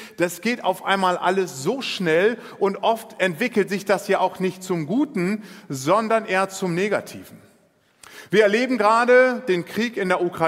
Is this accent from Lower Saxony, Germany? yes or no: yes; Lower Saxony, Germany; Ich komme ursprünglich aus der Landwirtschaft und bin immer noch so ein bisschen mit Landwirtschaft verbunden und erlebe gerade im norddeutschen Raum, aus Ostfriesland, wo ich gerade herkomme